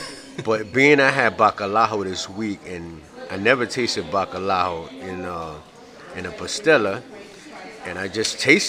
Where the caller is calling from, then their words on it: Bronx, New York, United States; I'm visiting from the Bronx.